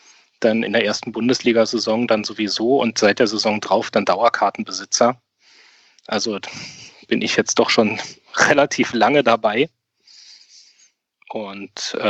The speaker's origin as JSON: {"language": "German", "region": "Berlin", "country": "Germany", "tie": "born there", "said": "ich bin 38 Jahre alt, gebürtiger Berliner, seit Kindheitsbeinen Herthaner"}